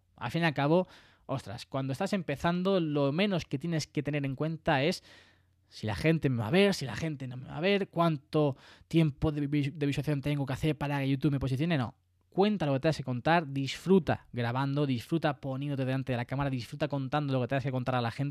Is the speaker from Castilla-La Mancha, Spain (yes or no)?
yes; Puertollano, Castilla-La Mancha, Spain; no vivo en Andalucía. Vivo en Puerto Llano, que es Castilla-La Mancha. De aquí soy. De Puerto Llano, de Castilla-La Mancha.